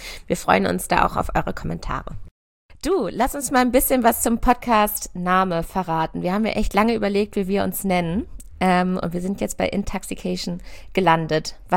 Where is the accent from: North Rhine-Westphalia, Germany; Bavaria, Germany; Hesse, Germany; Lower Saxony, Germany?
Lower Saxony, Germany; Hanover; Ich komme aus der Nähe von Hannover